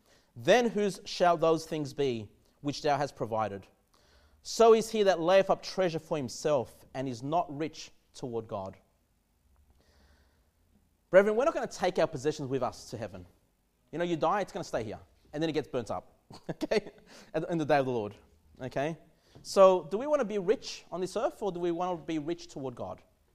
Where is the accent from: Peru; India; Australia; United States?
Australia; it's like I made it as an Australian, right?